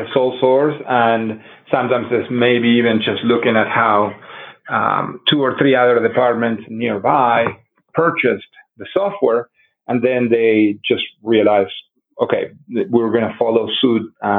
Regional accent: Río Negro, Argentina; now in Denver, United States; I'm originally from Argentina. So my story sort of goes like this. I grew up in the Patagonia region of Argentina, a state called Rio Negro, an area that resembles Wyoming, Montana, Colorado. I live in Colorado now, in Denver, Colorado.

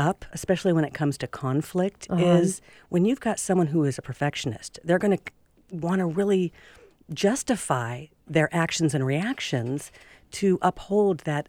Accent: Seattle, Washington, United States; born there; I'm Irish. I'm 5'2". I'm born in Seattle.

